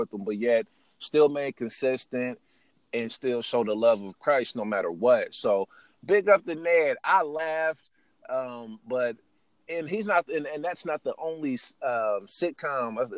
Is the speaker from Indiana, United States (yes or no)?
yes; Fort Wayne, Indiana, United States; Like for growing up in Fort Wayne, I think it was Fox 55.